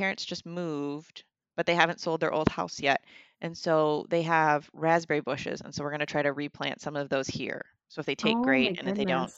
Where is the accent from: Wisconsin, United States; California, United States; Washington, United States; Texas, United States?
Wisconsin, United States; South Milwaukee; I did. Born and raised in South Milwaukee. Went to college in Madison. Moved away for a little bit.